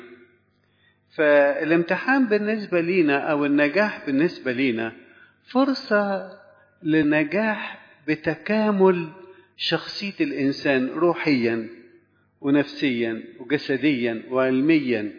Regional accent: Egypt; احنا كمصريين

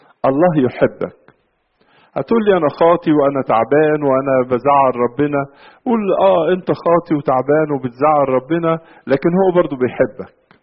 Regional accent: Egypt

